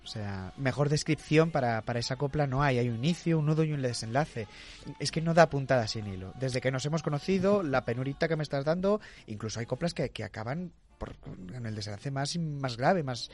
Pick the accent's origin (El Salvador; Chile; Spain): Spain; La Cabrera, Community of Madrid; A las 7 de la tarde en mi pueblo, en el que estáis todos invitados, La Cabrera.